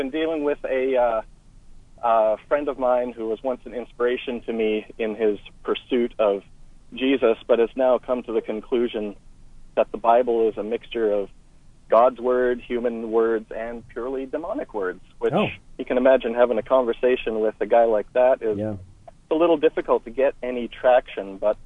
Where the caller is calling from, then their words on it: Canada; maybe it has something to do with the fact I'm calling from Canada.